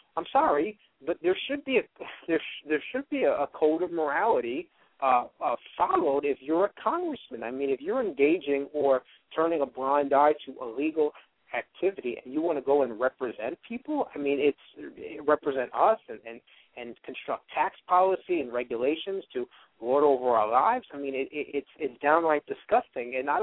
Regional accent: Brooklyn, New York, United States; And I grew up in Brooklyn, New York. So we do things unorthodox.

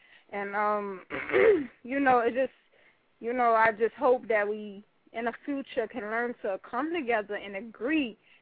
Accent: Harlem, New York, United States; even I know growing up in Harlem

